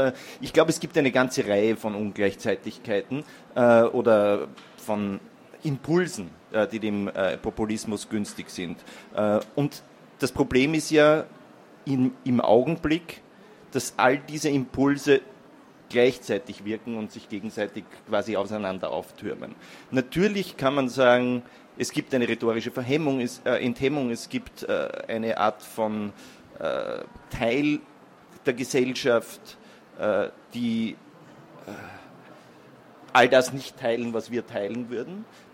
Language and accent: German; Austria; Als Österreicher haben wir eine große Expertise mit dem Rechtspopulismus